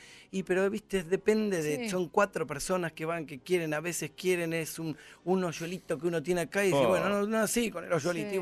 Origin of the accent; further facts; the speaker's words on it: Argentina; accent: Argentine; por ser argentino, una de las cosas que nos pasa a nosotros como argentinos cuando salimos para conquistar todo Latinoamérica es nos acepto. Bueno, nosotros tenemos un acento muy como medio como fanfarrón, medio canchero.